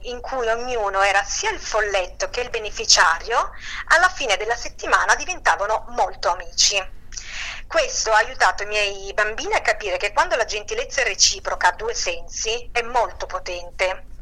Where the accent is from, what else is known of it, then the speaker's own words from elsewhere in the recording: Apulia, Italy; now in Monza and Brianza, Italy; Io sono di origine salentina, ma vivo in provincia di Monza Brianza da 15 anni.